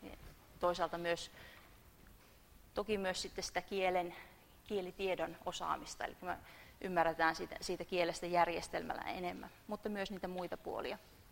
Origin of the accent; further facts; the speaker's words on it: Saarijärvi, Central Finland, Finland; Mä oon itse Saarijärveltä kotoisin